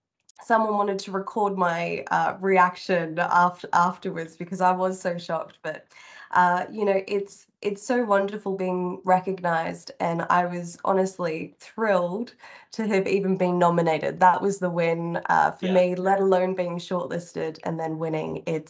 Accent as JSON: {"language": "English", "town": "Sydney", "region": "New South Wales", "country": "Australia", "tie": "born or raised there", "also_born_or_lived": "Shanghai / Antwerp", "lives_now": "London, United Kingdom", "said": "grew up in Sydney and then moved a little bit around the world. So I lived in Shanghai for a few years, then in Antwerp for a few years before going back home. And now I live in London with my husband."}